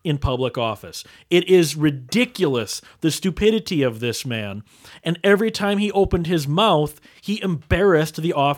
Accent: United States; I'm an American. I'm so sorry.

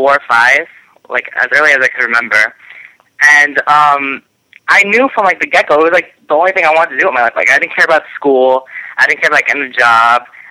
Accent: Brooklyn, New York, United States; I found Johnny Rod's school in Brooklyn, New York, which is my hometown, close to me.

